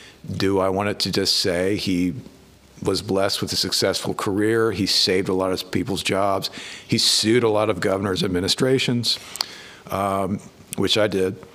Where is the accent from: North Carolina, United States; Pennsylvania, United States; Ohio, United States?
North Carolina, United States; So I grew up in Wake County between Raleigh and Wake Forest.